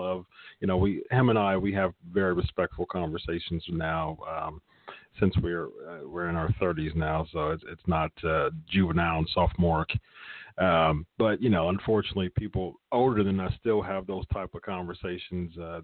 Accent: Columbus, Ohio, United States; I have the pleasure to be born and raised in Columbus, Ohio.

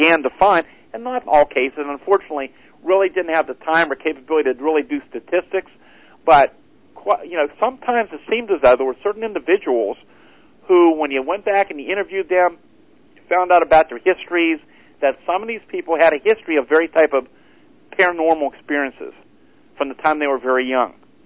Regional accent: Greensburg, Pennsylvania, United States; It's only several miles outside of Greensburg, PA, which is my hometown.

